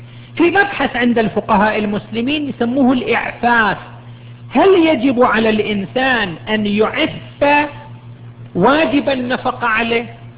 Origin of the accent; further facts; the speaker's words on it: Qatif, Eastern Province, Saudi Arabia; عندنا الآن في صفوة، عندنا في سيهات، عندنا في القطيف